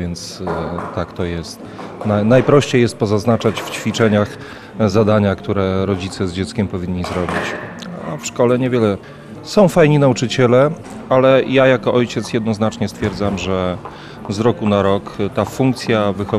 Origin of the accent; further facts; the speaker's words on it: Lubartów, Lublin Voivodeship, Poland; jestem z Lubartowa, więc to tak trochę może. A Lubartów nie jest daleko